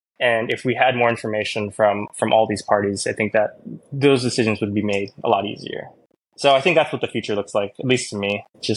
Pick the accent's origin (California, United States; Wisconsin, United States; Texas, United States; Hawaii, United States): Hawaii, United States; And it's like, as a native Hawaiian growing up in Hawaii, I think I don't want to speak for native Hawaiians in general, but just for myself, I think I took it for granted.